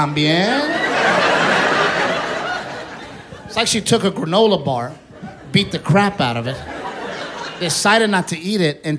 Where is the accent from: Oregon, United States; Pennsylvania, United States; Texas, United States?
Texas, United States; I was raised here in Texas, so, you know, my dad raised me to take care of my wife, you know?